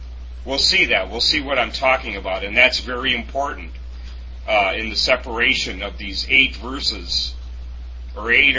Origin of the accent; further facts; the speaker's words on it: England, United Kingdom; pardon me, I'm still an Englishman